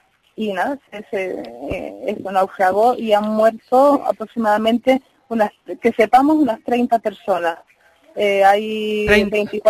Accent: Canary Islands, Spain; estoy yo, como representante canaria, en la escuela

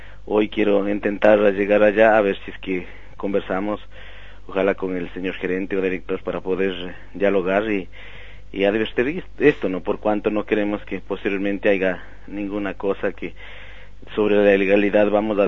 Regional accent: Ecuador; los derechos nuestros como ciudadanos ecuatorianos allá

